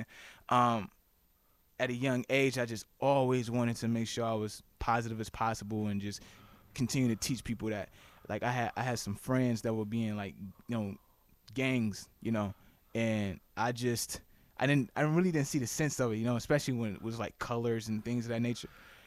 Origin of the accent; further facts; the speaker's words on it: Chicago, Illinois, United States; also born or lived in Detroit; Well, I was born in Chicago. I was raised, well, not really raised, but, well, I was kind of back and forth between Chicago and Detroit.